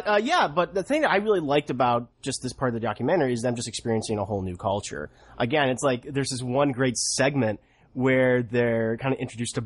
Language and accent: English; Buffalo, New York, United States; I'm from Buffalo, New York, so we know our deli meats.